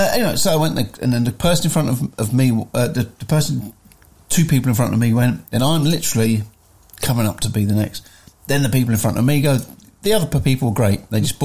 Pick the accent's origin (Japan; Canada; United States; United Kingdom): United Kingdom; We wouldn't say anything, of course. We're British.